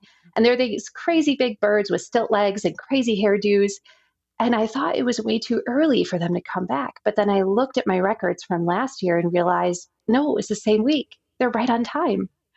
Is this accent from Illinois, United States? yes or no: no; Wisconsin, United States; now in Colorado, United States; I grew up in the Midwest in Wisconsin, and we spent so much time on the water. And here in Colorado, there's a lot less water.